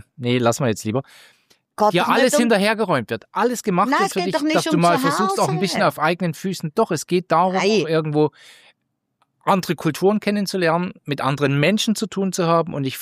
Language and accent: German; Glarus, Switzerland; Ich meine, ich komme aus dem Clanerland.